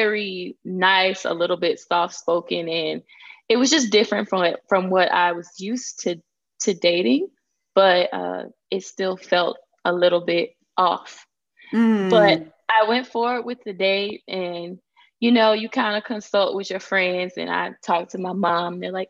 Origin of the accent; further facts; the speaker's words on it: Montgomery, Alabama, United States; I'm from Montgomery, Alabama. But I have since ventured off and joined the world's greatest Air Force.